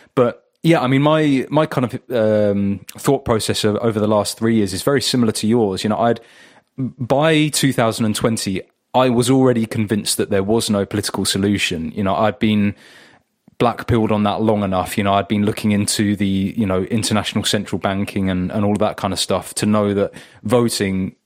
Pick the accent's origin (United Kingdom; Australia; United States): United Kingdom; as a Brit you can't enter the USA unvaccinated still to this day